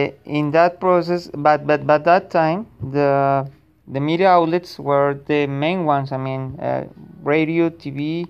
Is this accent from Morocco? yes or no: no; Colombia; English is a second language; now in United States; We are immigrants from Colombia. We have been in the USA for 13 years.